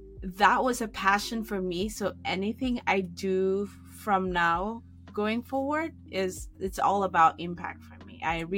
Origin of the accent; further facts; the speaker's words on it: Philippines; I grew up in the Philippines and you know that you're limited to opportunity.